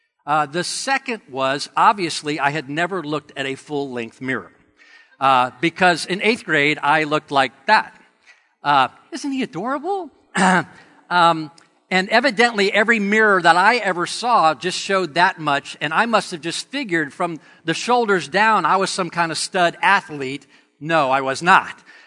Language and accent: English; Georgia, United States; but the time that I was growing up in Georgia, in the educational system, and that's where I, you know, my formative years were, I was there from grade 2nd through 12.